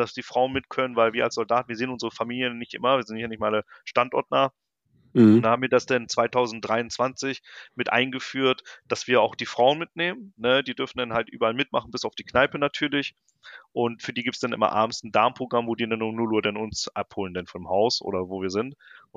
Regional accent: Germany; weil ich als Deutscher mit iranischen Eltern die Sprache spreche, also Farsi.

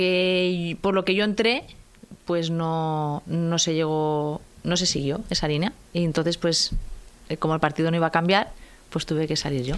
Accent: Tarragona, Catalonia, Spain; yo soy de Tarragona. Que Tarragona pertenece a Cataluña, soy catalana, y que Cataluña pertenece a España, que también soy española

